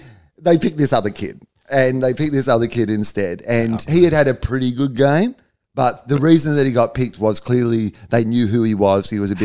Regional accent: Victoria, Australia; I'm from Victoria. Like, I've played like good junior footy.

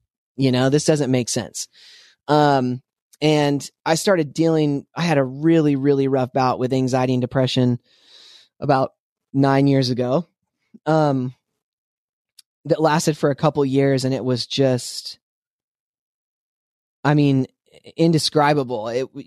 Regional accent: Spokane, Washington, United States; I grew up in Spokane, Washington. I was raised in the church. My dad was a pastor.

